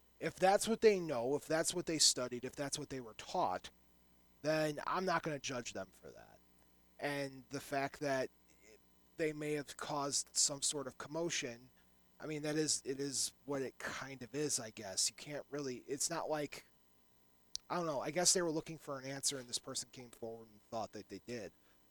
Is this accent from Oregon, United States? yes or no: no; Whiting, Indiana, United States; For example, if I'm in my hometown of Whiting